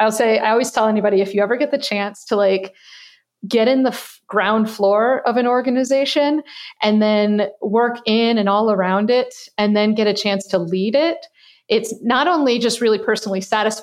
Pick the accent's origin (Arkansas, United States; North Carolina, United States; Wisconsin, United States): Wisconsin, United States; And, you know, I grew up in Wisconsin.